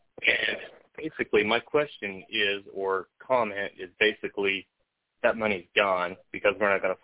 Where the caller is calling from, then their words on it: Washington, United States; I'm from Washington State